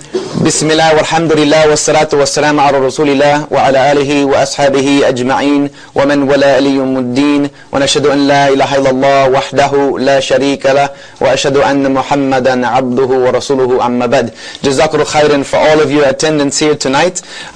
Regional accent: Greenville, South Carolina, United States; We are broadcasting live from my hometown, alhamdulillah, in Greenville, South Carolina

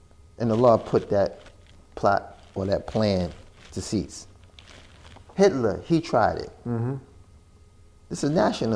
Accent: Harlem, New York, United States; You from Bosnia. I've never been to Bosnia. I'm from Harlem.

